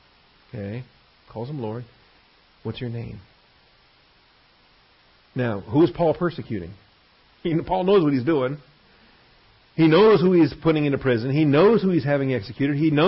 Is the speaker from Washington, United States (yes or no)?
yes; Seattle, Washington, United States; also born or lived in San Francisco; So I was brought up in Seattle. Right? I was born in Seattle. I was brought up in Seattle.